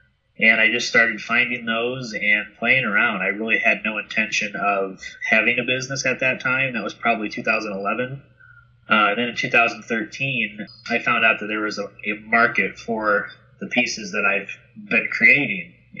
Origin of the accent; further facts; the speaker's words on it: Indiana, United States; So in 2013, when I moved home from Indianapolis back to Northwest Indiana, is when I started it as a business.